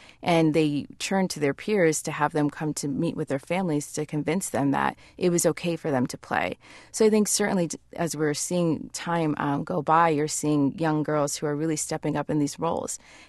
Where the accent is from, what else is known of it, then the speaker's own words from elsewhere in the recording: United States; especially as a first-generation immigrant growing up in the States. You're not Afghan enough or you're not American enough sometimes to fit in.